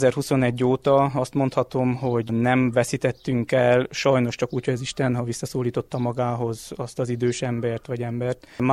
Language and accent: Hungarian; Homoródalmás, Harghita, Romania; 29 éves, fiatal házasember, Homorodalmásról származom, innen 24 kilométerre is.